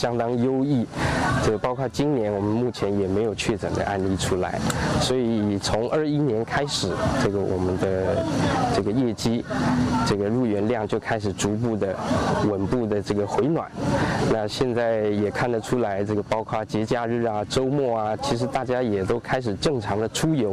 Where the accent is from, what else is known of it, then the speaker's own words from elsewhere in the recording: Taiwan; moved away; 那我来祖国大陆已经有15年了啊，那基本上是常住在这个地方，